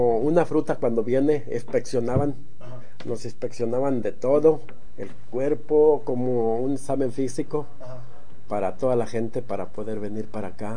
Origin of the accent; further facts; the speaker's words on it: Mexicali, Baja California, Mexico; Y yo me crié en Mexicali, pisqué algodón